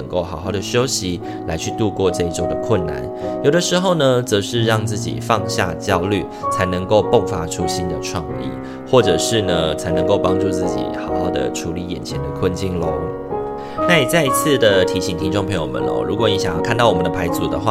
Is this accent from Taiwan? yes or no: yes; Taiwan; 我们就是台湾人的那个性格嘛